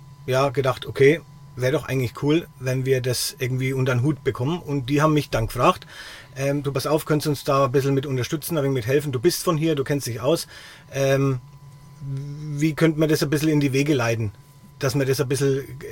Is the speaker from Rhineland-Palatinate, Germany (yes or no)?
no; Kösten, Bavaria, Germany; also ich bin selbst aus Kösten. Ist bei Lichtenfels ein kleines Dorf.